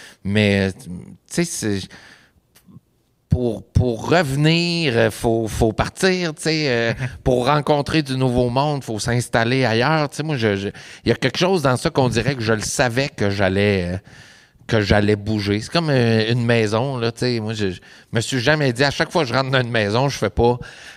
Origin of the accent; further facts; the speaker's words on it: Quebec, Canada; tu sais, je viens de la Beauce